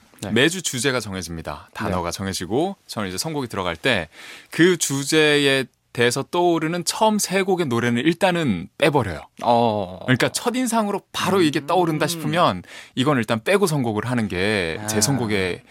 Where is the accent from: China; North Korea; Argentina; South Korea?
South Korea; Gyeongsang; 그런데 제 고향인 경상도 지역에 제가 한 초등학교 고학년 때쯤인가, 때 밀어주는 기계가 등장을 했습니다.